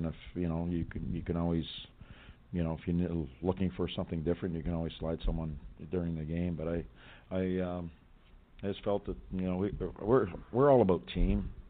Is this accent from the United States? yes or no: no; Western Canada, Canada; And you can tell I come from Western Canada with that one.